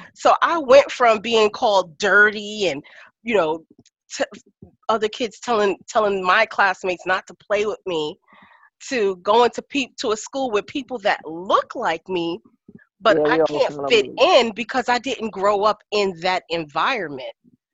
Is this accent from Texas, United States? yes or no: no; Queens, New York, United States; I came from Queens, from attending Catholic school to going to the Bronx to a public school. That was a culture shock.